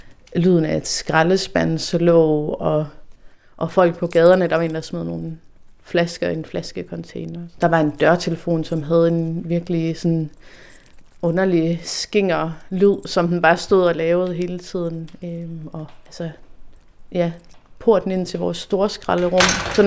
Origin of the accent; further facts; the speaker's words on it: Viby, Central Denmark Region, Denmark; Jeg er vokset op i Viby, syd for Aarhus.